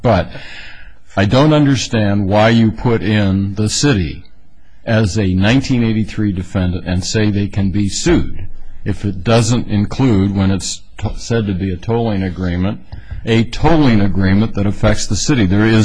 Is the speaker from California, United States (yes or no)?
yes; California, United States; Well, I am, because the district court didn't, as far as, you know, I come from California, and you have to go through this elaborate procedure